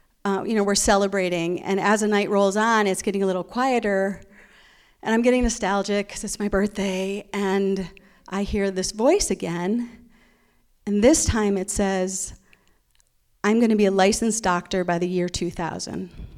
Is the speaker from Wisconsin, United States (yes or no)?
yes; Wisconsin, United States; because here I am from Wisconsin, and I don't have any friends.